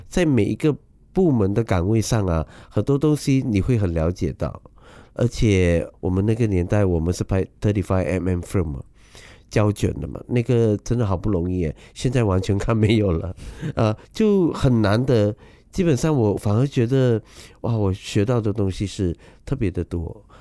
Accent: Sarawak, Malaysia; 我觉得沙捞越是我的家乡嘛，然后对啊，就生于斯长于斯吧。

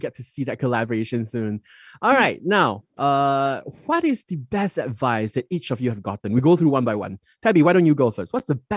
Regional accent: Kuching, Sarawak, Malaysia; I'm from Kuching, by the way.

